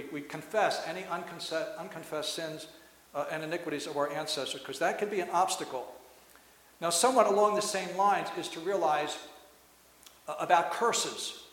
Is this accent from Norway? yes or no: no; Ireland; some things kind of made sense in my own heritage as an Irish person